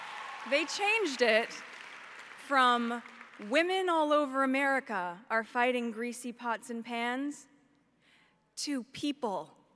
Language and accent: English; Los Angeles, California, United States; where in my hometown of Los Angeles, a pivotal moment reshaped my notion of what is possible.